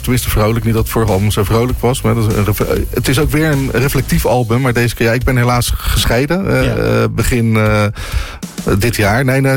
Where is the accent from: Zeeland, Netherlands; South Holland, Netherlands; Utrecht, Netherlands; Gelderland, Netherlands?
South Holland, Netherlands; Rotterdam; Ik ben opgegroeid in het Oude Noorden.